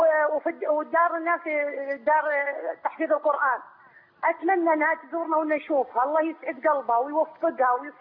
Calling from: Riyadh, Riyadh Province, Saudi Arabia; من السعودية، من الرياض

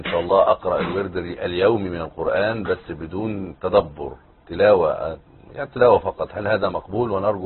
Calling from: Sudan; من السودان.

